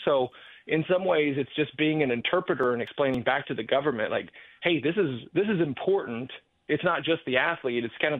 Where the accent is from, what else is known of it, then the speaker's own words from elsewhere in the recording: Kansas, United States; moved away as an adult; But it was through that I got to know my home state congressman. This was in Kansas, where I grew up. And he brought me out to Washington, D.C. to be his press secretary.